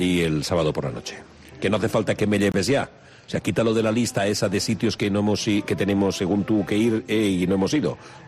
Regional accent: Villarreal, Valencian Community, Spain; sabes que soy de Villarreal, en Villarreal es muy costumbre ir al horno a comprar panaetes.

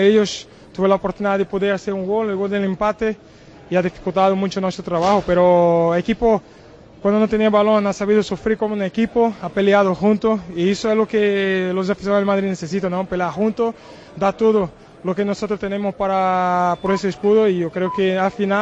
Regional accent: Brazil; born there; Spanish is a second language; la otra parte de la ciudad que nací en Brasil y donde tengo ahí toda mi familia.

